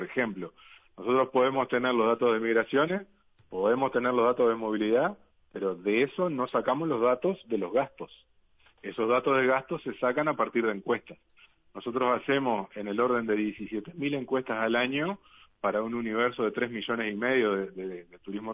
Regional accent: Salta, Argentina; accent: Salta; yo soy salteño y mi idioma salteño se nota hasta en eso.

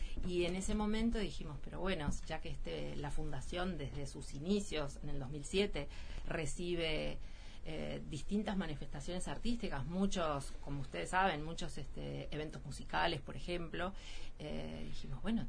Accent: Punta del Este, Maldonado, Uruguay; Sí, nací en Punta del Este y lo volví a elegir también para quedarme ahí

